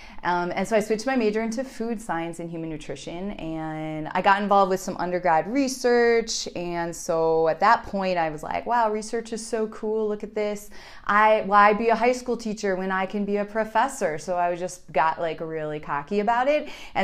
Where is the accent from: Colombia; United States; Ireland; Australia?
United States; Chicago, Illinois; I'm from Chicago.